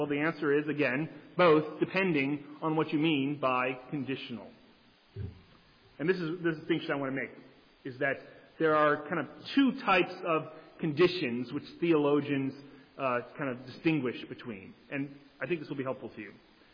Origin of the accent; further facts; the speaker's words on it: United States; He uses the example of the World Cup, but we're Americans here, so we're going to use the World Series.